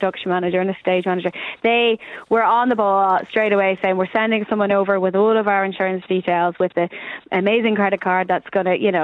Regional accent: Ireland; I'm an Irish woman. We can take our pain.

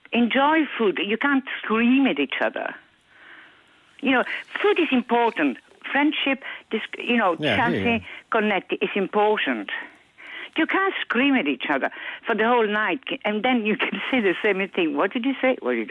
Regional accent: Rome, Lazio, Italy; From Rome. Okay. And in Rome, we take food seriously, all of Europe.

